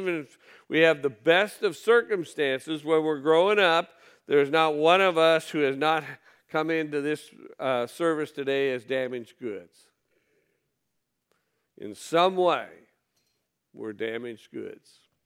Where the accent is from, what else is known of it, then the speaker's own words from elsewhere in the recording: Decatur, United States; I grew up here in Decatur, but I moved away for 30 years. I came back because I missed the smell.